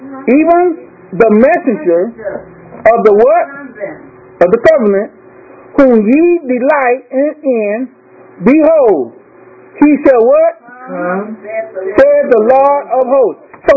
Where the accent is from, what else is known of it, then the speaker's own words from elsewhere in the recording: Richmond, California, United States; also born or lived in Martinez, California; I was born right there in Martinez, California, and raised in Richmond, California.